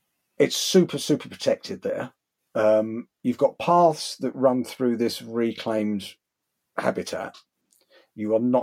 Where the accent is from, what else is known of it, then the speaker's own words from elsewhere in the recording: England, United Kingdom; in my best Cary Grant English, of course, said, "Hello, I'm from England."